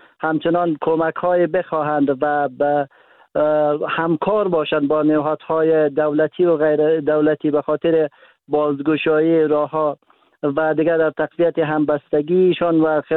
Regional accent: Daykundi, Afghanistan; در ولایت مرکزی مثلا دایکندی ولایت ما به مراکز صحی نرسیدند

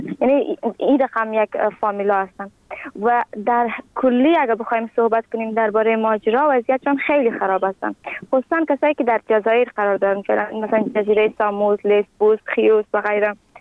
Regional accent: Afghanistan; now in Greece; از افغانستان آمدیم. در کمپ روسینا زندگی میکنم. یک ساعت از آتین فاصله دارم، نزدیک کمپ تیواس.

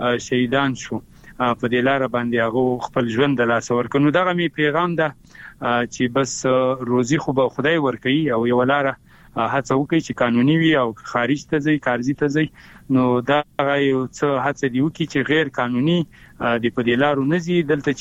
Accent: Afghanistan; بیا هم یادونه کومه، د یو ورور په حیث، د یو افغان په حیث، د لر بر پښتون په حیث باندې

